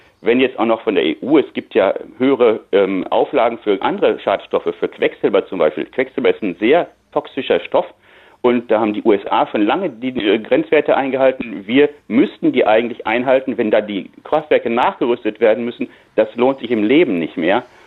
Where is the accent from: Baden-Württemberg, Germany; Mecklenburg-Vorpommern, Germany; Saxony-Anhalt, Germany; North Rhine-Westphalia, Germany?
North Rhine-Westphalia, Germany; Ich sehe ein bisschen, ich komme aus dem Ruhrgebiet und sehe diesen Wandel